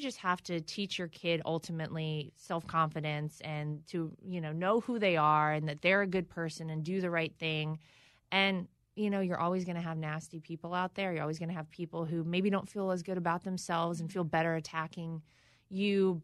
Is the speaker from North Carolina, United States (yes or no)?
yes; North Carolina, United States; We were in my home state of North Carolina.